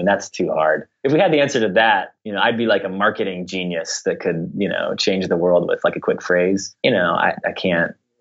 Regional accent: Kansas City, Missouri, United States; I mean, I think I'm a New Yorker, really. I grew up in Kansas City

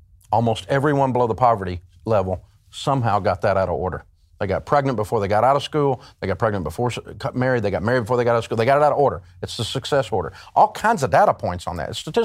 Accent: Tennessee, United States; I mean, I grew up in Tennessee, and we're a hillbilly culture. My family, Scotch-Irish.

